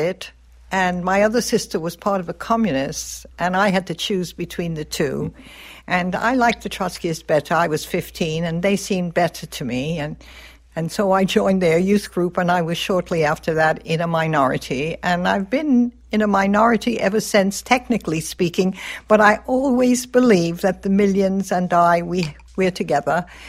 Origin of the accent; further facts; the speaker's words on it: Brooklyn, New York, United States; born there; Okay, I was born in Brooklyn, New York in 1930. You know, I'm not 25 if I wrote 50 years ago. And I was a working-class Jewish family